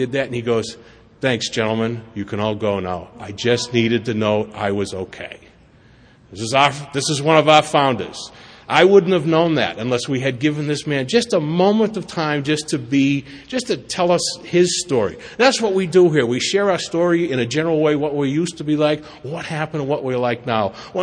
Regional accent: Boston, Massachusetts, United States; She's from Philly. I'm from Boston.

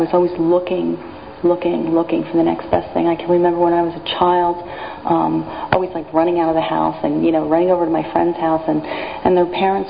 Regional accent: Flourtown, Pennsylvania, United States; So if anybody ever asked me where I'm from, I'm from Flower Town, which is a very nice little town.

